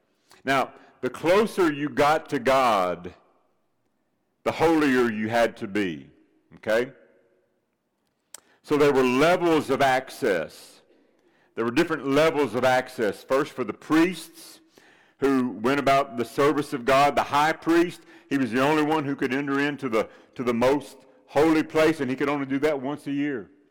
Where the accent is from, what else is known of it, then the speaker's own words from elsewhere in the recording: Nashville, Tennessee, United States; January the 2nd, 1938, Nashville, Tennessee. That's my hometown.